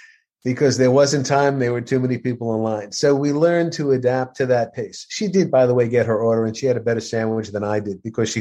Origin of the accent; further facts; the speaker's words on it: New York, United States; So I know, for example, growing up in New York, I did a trip back with my wife a couple of years back